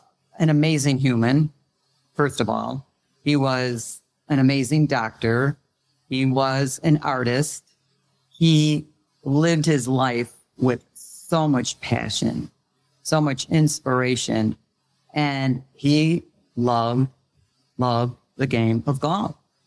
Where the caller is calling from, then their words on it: Florida, United States; I am joining you from sunny Florida.